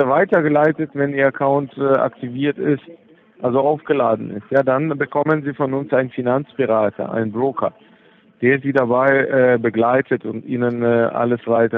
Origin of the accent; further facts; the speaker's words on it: Austria; Ich bin Österreicher, habe ich ja schon wiederholt.